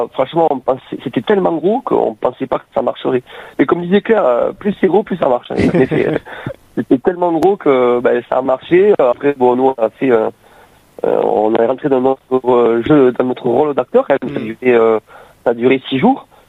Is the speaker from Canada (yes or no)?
no; Occitanie, France; J'habite dans les Pyrénées-Orientales, j'ai 43 ans